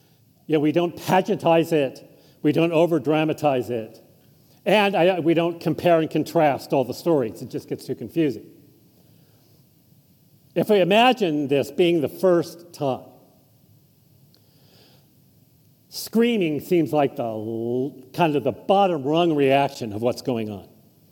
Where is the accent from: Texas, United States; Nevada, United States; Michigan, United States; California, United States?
California, United States; Now, growing up in California, I never thought, oh, God's here.